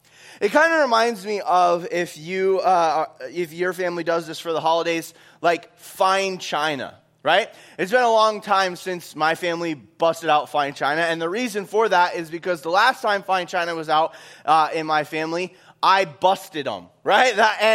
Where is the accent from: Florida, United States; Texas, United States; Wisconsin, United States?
Florida, United States; Well, one of the things we do is we have seafood, right? I'm from Florida, and so that's like what we do.